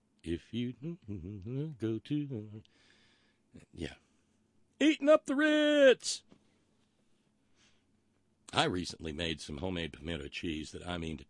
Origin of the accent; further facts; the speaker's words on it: Massachusetts, United States; Welch's Grape Corporation says that they're headquartered in Concord, Massachusetts. But there, near my hometown, they are barely noticeable.